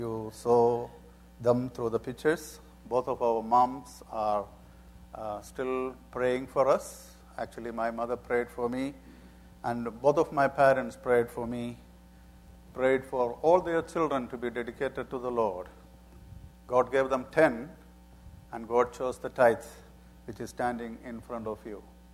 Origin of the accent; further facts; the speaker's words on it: India; English is a second language; I was born and raised in India, somewhere here.